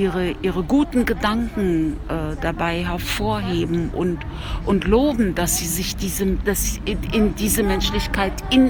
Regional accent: East Berlin, Berlin, Germany; Ich komme ja aus der DDR, also aus Ost-Berlin.

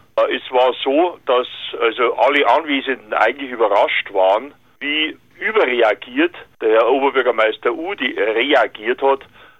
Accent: Munich, Bavaria, Germany; ich lebte seit der Kindheit in München, ich bin eigentlich ein Münchner

